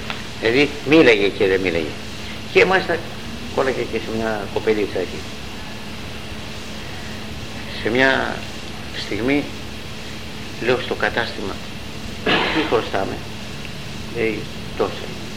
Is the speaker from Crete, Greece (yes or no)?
no; Samos, North Aegean, Greece; now in Drama, Greece; είμαι Σαμιώτης, αλλά μένω στη Δράμα.